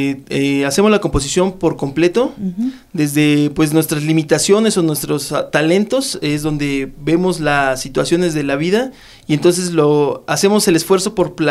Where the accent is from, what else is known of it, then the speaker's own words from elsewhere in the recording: Mexico; Nosotros, como ya comentaste, venimos de México. Esa es nuestra tercera gira aquí en Colombia.